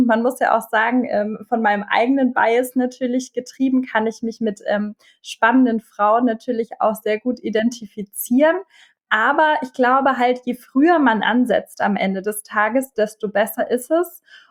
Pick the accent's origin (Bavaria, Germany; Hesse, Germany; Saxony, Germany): Bavaria, Germany; born there; now in Berlin, Germany; ich bin 33 Jahre alt oder jung, je nachdem. Bin Wahl-Berlinerin und gebürtige Bayerin.